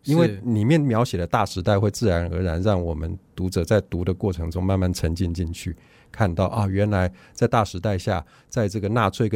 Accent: Taiwan; 就作为台湾人其实我们对这些故事距离还蛮遥远的

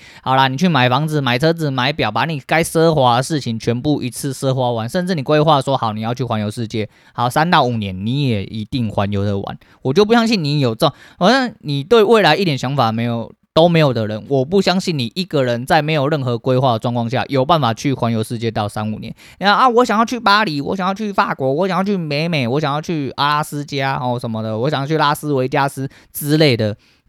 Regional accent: Tucheng, New Taipei, Taiwan; 就是因为我住在这边真的很久了啦，我土生土长土城人哈啊，

